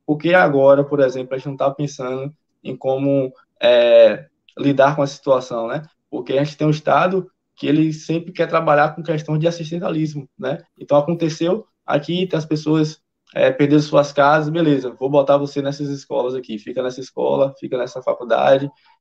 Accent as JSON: {"language": "Portuguese", "town": "Cruz das Almas", "region": "Bahia", "country": "Brazil", "said": "Eu sou de Cruz, estudei Cruz das Almas há muito tempo"}